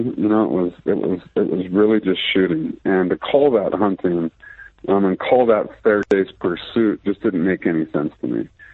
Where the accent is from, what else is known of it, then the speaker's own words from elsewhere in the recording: Montana, United States; Like, I grew up here in Montana, and I have a lot of access to, you know, private ranches and stuff